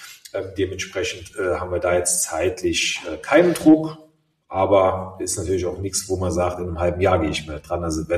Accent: Eifel, Germany; accent: Eifler Platt; Also ich liebe ja auch die Luxemburger Sprache. die ist ja auch ja ähnlich wie unser oder mein Dialekt, das Eifler Platt.

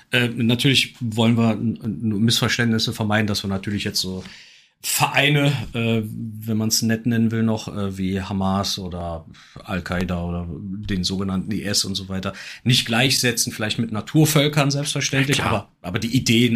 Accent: Switzerland; als Schweizer passt das sogar

